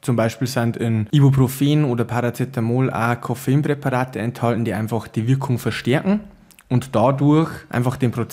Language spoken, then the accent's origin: German; Riedlhütte, Bavaria, Germany; Ich komme aus Riedlhütte und bin Lehrkraft am Berufsbildungszentrum in Zwiesel.